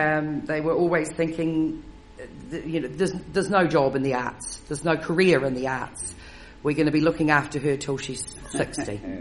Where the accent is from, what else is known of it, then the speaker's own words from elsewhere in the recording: Featherston, Wellington, New Zealand; I grew up in the Wairarapa in Featherston. My dad was a vet over there